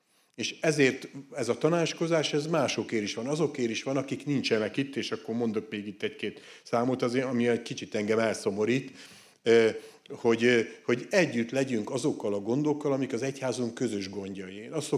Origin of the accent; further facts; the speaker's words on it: Borsod-Abaúj-Zemplén, Hungary; mert így nőttem föl, tudom, hogy mit jelent takarni menni, meg kaszálni, meg azt is tudom, hogy milyen, amikor hajnali 4-kor a bányászok felszállnak a buszra